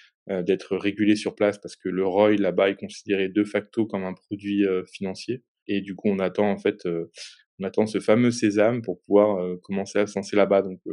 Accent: Chambéry, Auvergne-Rhône-Alpes, France; Originaire de Chambéry.

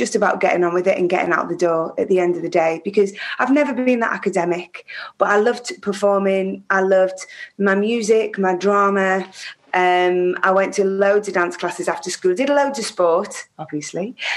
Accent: Prescot, North West England, United Kingdom; born there; I was born in Whiston Hospital, which is in Prescott, which is just outside Liverpool.

